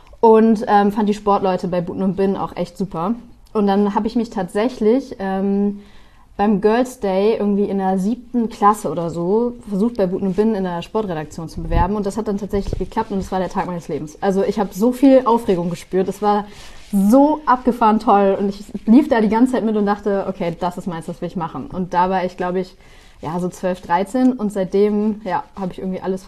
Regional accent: Bremen, Germany; ich komme aus Bremen, das heißt, wir haben immer NDR und Radio Bremen geschaut.

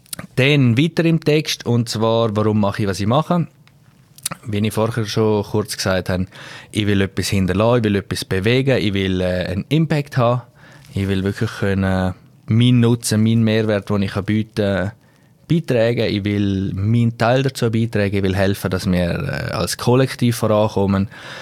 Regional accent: Grisons, Switzerland; wie du sicher gehört hast, bin ich im Bündnerland geboren und aufgewachsen. Ja, das Jahr werde ich 30.

